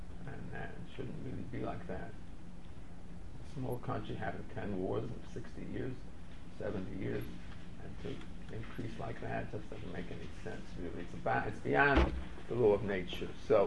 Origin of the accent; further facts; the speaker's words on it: New York City, New York, United States; All the kids who went, and I grew up in the Bronx, they went to Bronx Science.